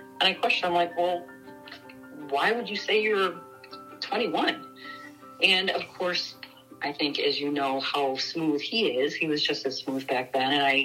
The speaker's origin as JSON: {"language": "English", "region": "Illinois", "country": "United States", "said": "he's from the North Side, I'm from the South Side."}